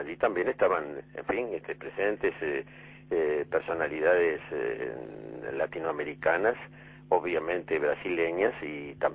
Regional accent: Uruguay; En lo personal, y como ciudadano uruguayo, le digo la verdad, yo también

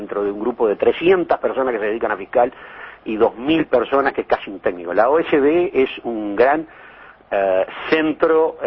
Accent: Uruguay; y ahora hablo como uruguayo

